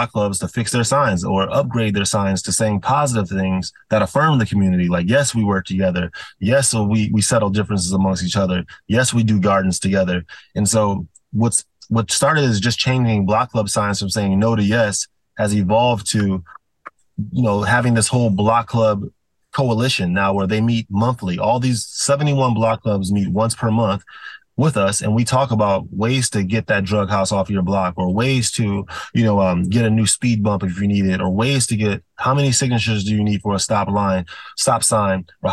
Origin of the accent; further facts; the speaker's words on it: Chicago, Illinois, United States; I grew up in Chatham, so south side of Chicago.